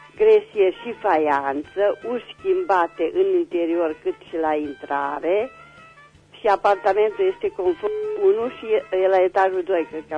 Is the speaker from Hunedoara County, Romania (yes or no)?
no; Reșița, Caraș-Severin, Romania; Mulțumesc … sunt din Reșița.